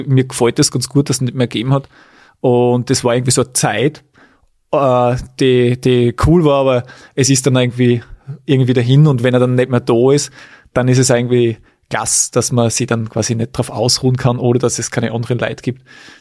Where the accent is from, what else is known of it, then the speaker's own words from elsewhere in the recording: Weiz, Styria, Austria; Wir waren zum Beispiel in Weiz, in meiner Heimat